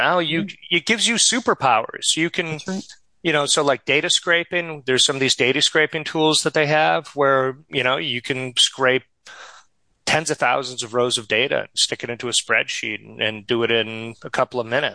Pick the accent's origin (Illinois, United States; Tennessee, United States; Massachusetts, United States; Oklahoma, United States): Massachusetts, United States; Boston; I'm from the Boston area.